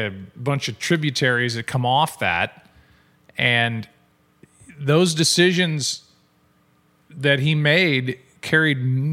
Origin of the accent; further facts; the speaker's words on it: St. Louis, Missouri, United States; as a St. Louisan and as a Midwesterner, I see the LA life